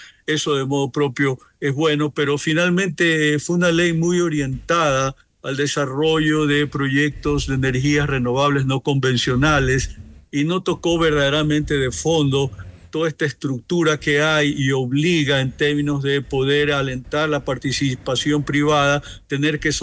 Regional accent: Ecuador; nos toca como sociedad, como pueblo ecuatoriano, pagar una factura

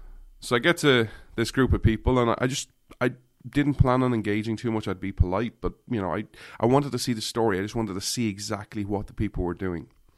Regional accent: Ireland; And I start talking, and my accent sticks out. My accent sticks out everywhere. And like, did you come from Ireland? Like, absolutely, I came here for the day.

